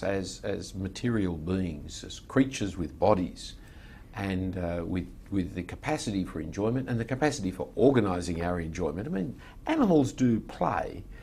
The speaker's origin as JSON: {"language": "English", "town": "Sydney", "region": "New South Wales", "country": "Australia", "tie": "born or raised there", "said": "because I grew up in the Eastern Suburbs."}